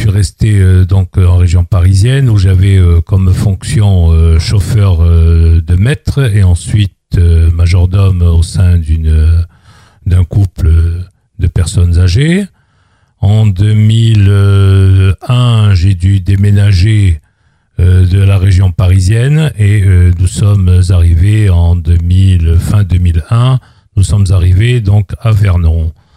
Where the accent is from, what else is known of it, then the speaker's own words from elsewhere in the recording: Algeria; also born or lived in Marseille; now in France; je suis originaire d'Afrique du Nord. Je suis arrivé en 1962 avec mes parents au retour donc d'Algérie, rapatrié. Nous avons habité Marseille